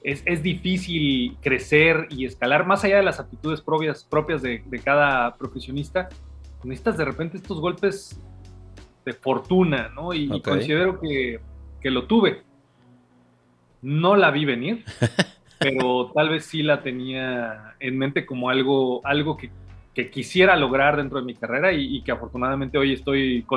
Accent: Mexico; es radicalmente opuesta en muchos sentidos a lo que somos como mexicanos.

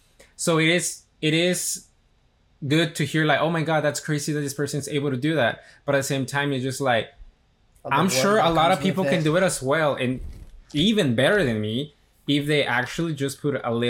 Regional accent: Mexico; So I was like, it's a little embarrassing because like I am from Mexico. I'm coming from Mexico. I have no excuse. Like, my family still speaks Spanish.

